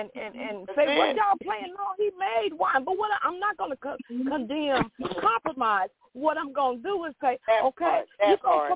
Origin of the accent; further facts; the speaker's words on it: Illinois, United States; I grew up in Illinois. I was educated.